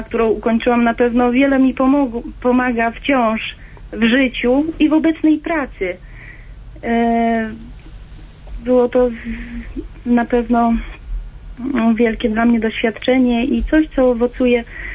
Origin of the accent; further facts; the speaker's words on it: Szczebrzeszyn, Lublin Voivodeship, Poland; now in Toruń, Poland; bo pochodzę dokładnie ze Szczebrzeszyna, także do Torunia mam daleko, miałam, bo teraz mieszkam obecnie w Toruniu.